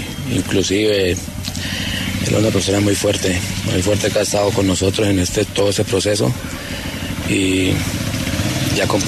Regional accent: Cali, Valle del Cauca, Colombia; now in Villagorgona, Colombia; Yo soy de la ciudad de Cali. Yo nací en Cali. Posteriormente nos vinimos hace 8 años para acá, para Villagorgona.

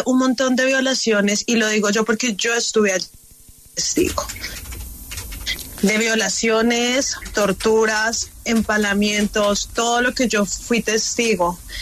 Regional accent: Colombia; que soy una persona que estuve allí, lo viví, y que soy colombiana

